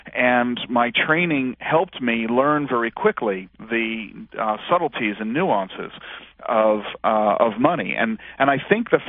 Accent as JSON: {"language": "English", "town": "Cherry Hill", "region": "New Jersey", "country": "United States", "tie": "born or raised there", "said": "I grew up in Cherry Hill, New Jersey, a suburb outside of Philadelphia that grew up in post-war suburbia, and had a very pleasant childhood."}